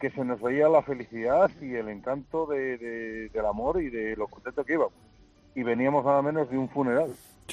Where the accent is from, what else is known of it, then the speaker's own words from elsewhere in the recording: Palencia, Castile and León, Spain; Yo soy de Palencia